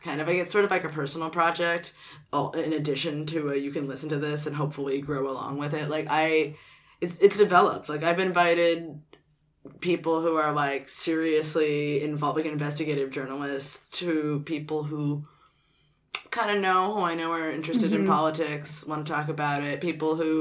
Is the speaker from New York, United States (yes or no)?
yes; New York City, New York, United States; I was raised somewhat middle class in New York City.